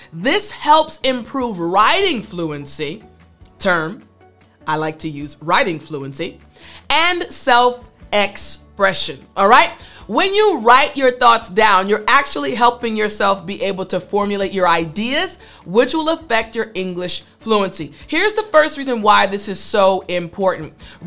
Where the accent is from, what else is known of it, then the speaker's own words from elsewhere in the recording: United States; Because we're American, I can be more comfortable as far as the way that I'm speaking.